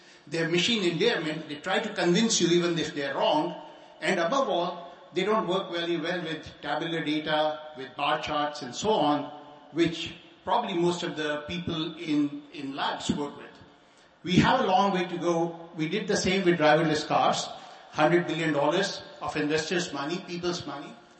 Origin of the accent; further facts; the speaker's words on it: California, United States; and I come from Silicon Valley, aren't we drinking the Silicon Valley Kool-Aid about LLMs?